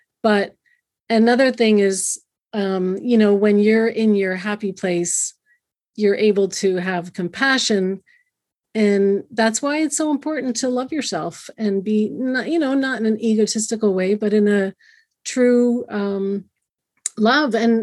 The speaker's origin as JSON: {"language": "English", "country": "Canada", "said": "because I'm from Canada"}